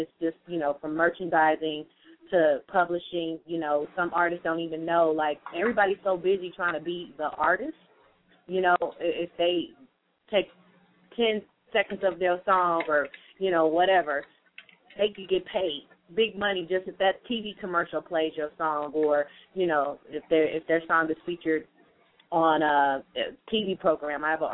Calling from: Dallas, Texas, United States; Okay, I'm calling in from Dallas, Texas.

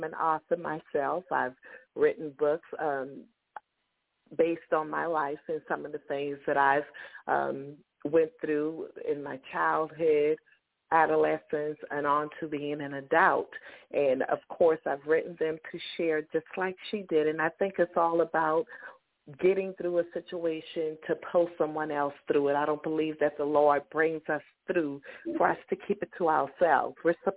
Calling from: Charleston, South Carolina, United States; I am calling from Charleston, South Carolina.

